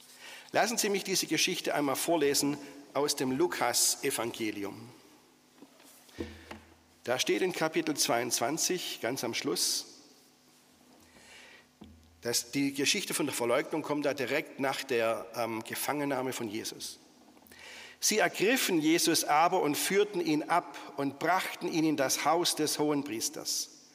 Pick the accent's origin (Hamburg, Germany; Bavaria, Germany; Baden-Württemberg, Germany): Baden-Württemberg, Germany; Also die Diakoniestation auf der Schönbuchlichtung, da wo ich herkomme